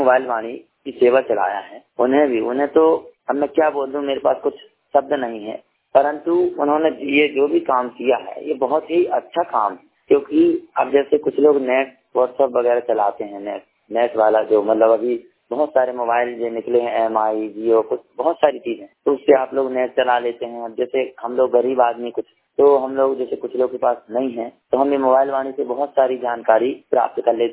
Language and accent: Hindi; Amarpur Bamori, Madhya Pradesh, India; MP Madhya Pradesh Jabalpur से बात कर रहा हूँ। मेरा गांव है अमरपुर बमोरी